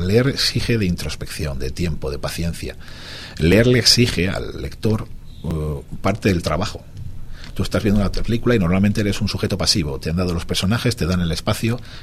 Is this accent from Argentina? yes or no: no; Valencia, Valencian Community, Spain; born there; now in Jumilla, Spain; Yo nací en Valencia, mi madre es jumillana y he vivido muchísimas temporadas aquí y ahora soy jumillano